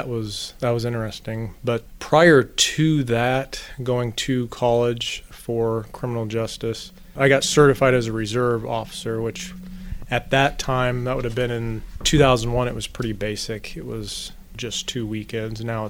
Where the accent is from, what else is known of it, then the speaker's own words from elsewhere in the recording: Waterloo, Iowa, United States; now in Panora, United States; I'm actually from Waterloo. That's where I'm from. I lived there for approximately 23, 24 years.